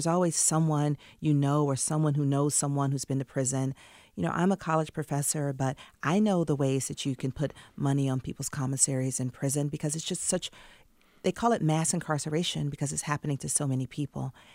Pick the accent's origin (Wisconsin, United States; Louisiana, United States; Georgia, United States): Georgia, United States; Atlanta; now in New York City, United States; Well, I was born and raised in Atlanta. For the last 10 years, I've lived in New York City.